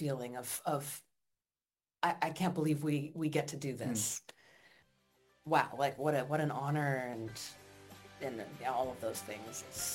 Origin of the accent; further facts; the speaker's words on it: United States; as an American who's really struggling right now with what's happening in the United States.